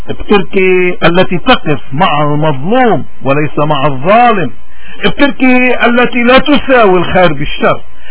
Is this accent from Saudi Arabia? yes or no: no; Lebanon; واجبنا كلبنانيين عموما وكموارنا خصوصا انه نسمي الاشياء باسمائها